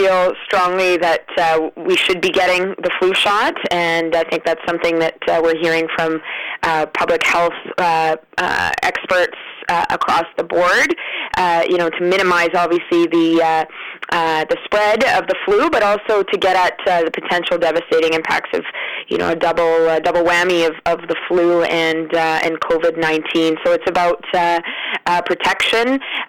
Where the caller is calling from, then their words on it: Thompson, Manitoba, Canada; You know, I'm joining you from Thompson, and a number of businesses in our community continue to not make masks mandatory.